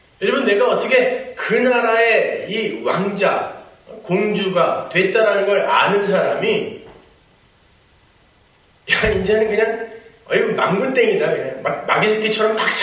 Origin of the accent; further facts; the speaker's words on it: South Chungcheong, South Korea; 저희 그 아산만 있는 데가 제 고향인데